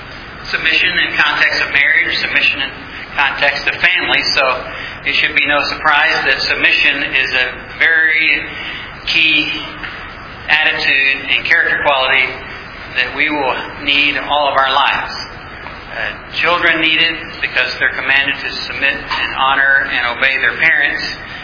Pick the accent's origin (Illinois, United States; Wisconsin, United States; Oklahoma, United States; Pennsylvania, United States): Oklahoma, United States; Oklahoma City; I'm from Oklahoma City, Oklahoma.